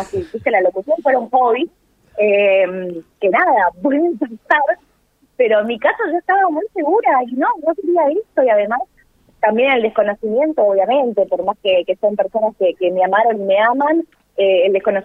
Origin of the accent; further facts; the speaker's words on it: Buenos Aires, Argentina; born there; nací en Parque Patricios, en un barrio de acá de la ciudad de Buenos Aires, muy ligado al fútbol, muy ligado a Huracán.